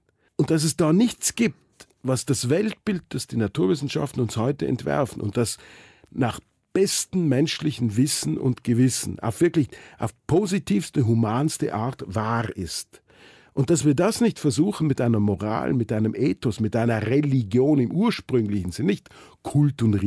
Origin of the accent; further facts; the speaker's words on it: Tyrol, Austria; ich als Tiroler, für mich waren die Berge immer das große Gegenüber.